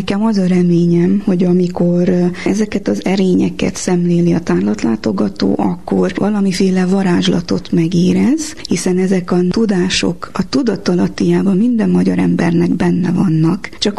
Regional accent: Transylvania, Romania; Én Erdélyben nőttem fel, és azért ott tudjuk, hogy a Hargita tetején a fenyő még a sziklába is meg tud kapaszkodni

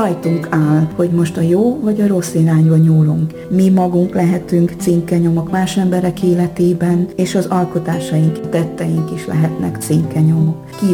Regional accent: Transylvania, Romania; székelynek születtem

